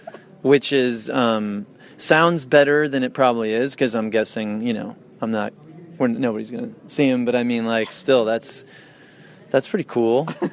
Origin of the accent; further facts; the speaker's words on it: Seattle, Washington, United States; now in Portland, United States; I grew up in Seattle originally and lived sort of near where they came up